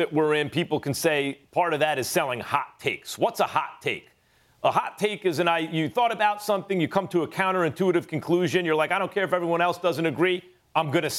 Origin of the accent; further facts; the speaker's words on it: New York, United States; growing up in New York, you had shock jocks on the radio.